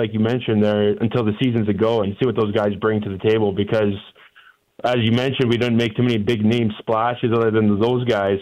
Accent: Canada; As a Canadian

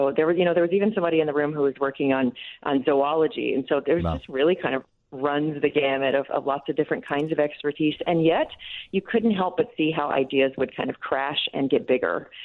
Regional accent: United States; accent: American; see if there is as charmed with my American accent as I am charmed by the South African accent.

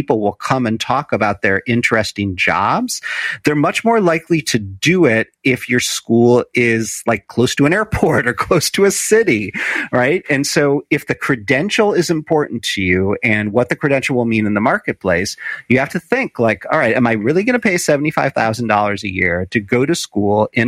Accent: Chicago, Illinois, United States; The research only goes back 35 years or something like that, you know, to when I was growing up in Chicago.

